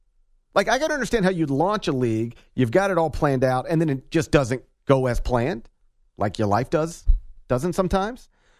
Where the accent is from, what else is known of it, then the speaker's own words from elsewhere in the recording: Memphis, Tennessee, United States; I live in Memphis, so my hometown has an Alliance of American Football franchise, or at least had.